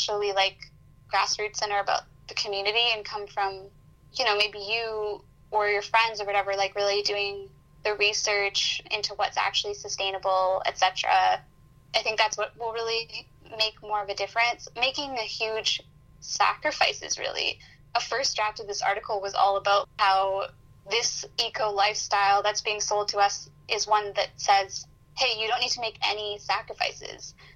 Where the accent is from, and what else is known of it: Vancouver, British Columbia, Canada